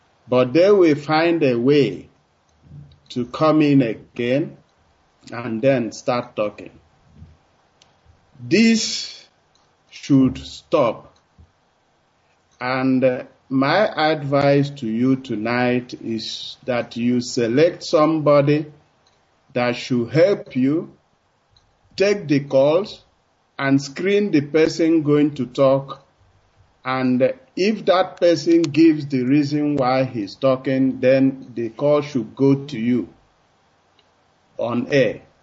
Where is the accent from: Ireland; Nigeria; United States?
Nigeria; Mbise, Imo; now in Germany; from Ezealakohu Mbise. And I'm calling from Germany.